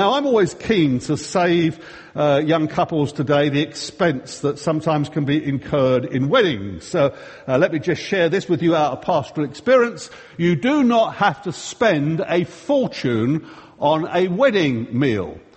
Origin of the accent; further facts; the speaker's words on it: England, United Kingdom; Now, being English, of course, I was expecting to take a bag of crisps and a few sandwiches.